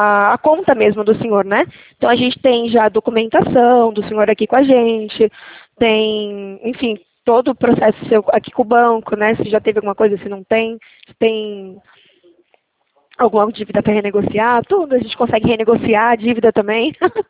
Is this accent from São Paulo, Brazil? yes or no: yes; São Paulo, Brazil; Não, sou de São Paulo.